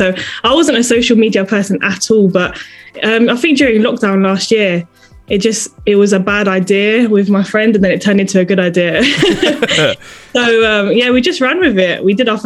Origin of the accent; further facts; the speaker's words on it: London, United Kingdom; Growing up in London, I feel like, you know, you have so many other people that listen to that, and then it's always sort of been around in London.